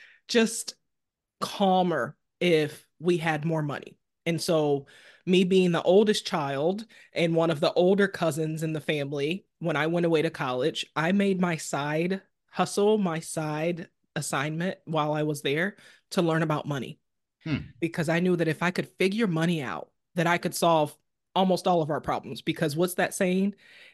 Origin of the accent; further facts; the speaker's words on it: Detroit, Michigan, United States; So I am originally from Detroit. I live somewhere else now.